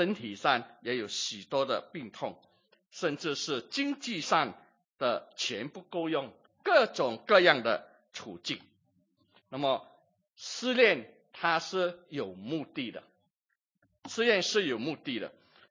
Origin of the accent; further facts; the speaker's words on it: Singapore; 就好像我们新加坡人身经百战，什么百战，很多的考试